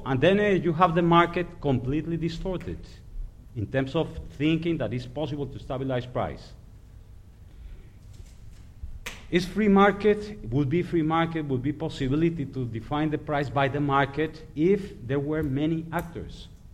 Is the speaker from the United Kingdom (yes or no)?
no; Colombia; I'm from Colombia